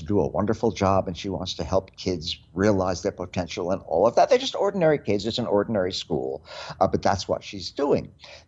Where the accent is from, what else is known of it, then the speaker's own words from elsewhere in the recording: United States; I am an American, and I recognize so many of the things that are discussed and argued about and debated about in this movie as things which are very, very current in American society today.